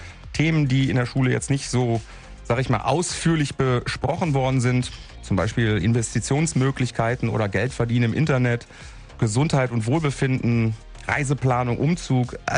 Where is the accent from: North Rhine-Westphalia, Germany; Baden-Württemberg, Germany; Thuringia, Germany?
North Rhine-Westphalia, Germany; Moers; born there; Als ich als ganz junger Bursche von Moers, meiner Geburtsstadt, dann nach Düsseldorf gezogen bin